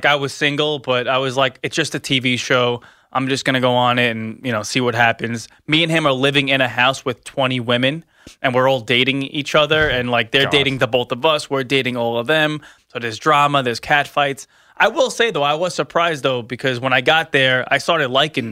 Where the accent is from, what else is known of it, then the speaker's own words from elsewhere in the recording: Staten Island, New York, United States; because I'm from Staten Island.